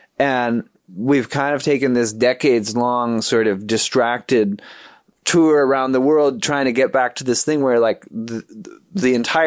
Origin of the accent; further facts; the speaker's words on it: Los Angeles, California, United States; I grew up in Eagle Rock.